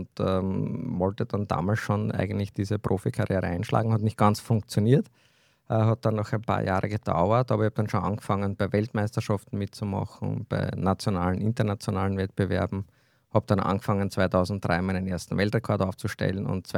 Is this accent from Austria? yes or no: yes; Lower Austria, Austria; Ja, ich komme aus Niederösterreich. Also wir haben jetzt nicht so viele Zugänge zum Meer